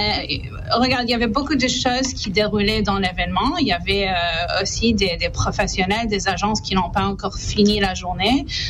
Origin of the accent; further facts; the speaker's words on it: Montreal, Quebec, Canada; en tant que Montréalais québécois